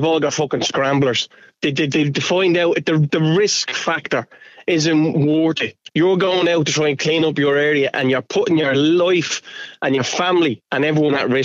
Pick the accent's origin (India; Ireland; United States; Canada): Ireland; Clondalkin, Leinster; So when I was a kid growing up in Clondalkin, there was vigilantes around in the 80s and 90s, right?